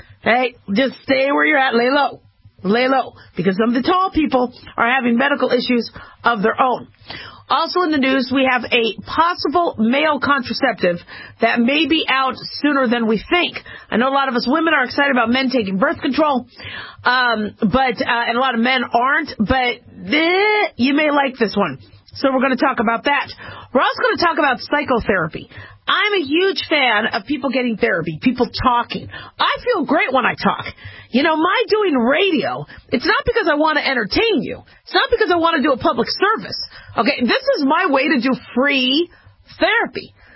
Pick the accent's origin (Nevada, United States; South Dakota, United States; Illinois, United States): Nevada, United States; Las Vegas